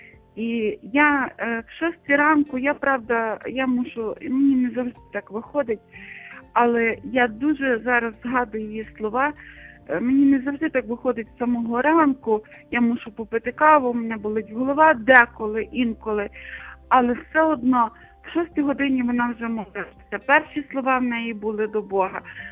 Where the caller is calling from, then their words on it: Lviv Oblast, Ukraine; Я з Львівської області.